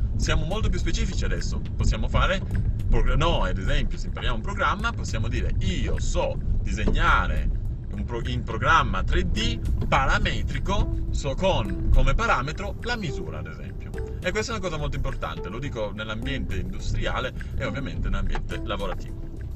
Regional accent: Turin, Piedmont, Italy; io che sono torinese, quindi parlo sul mio territorio, che sono figlio della Fiat, quindi sono in automotive

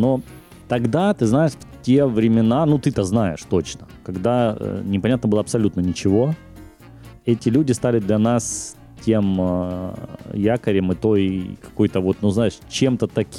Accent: Luhansk, Luhansk Oblast, Ukraine; moved away as an adult; also born or lived in Dnipro; именно в Днепр мы поехали сразу из Луганска, когда в 2014 году начались события.

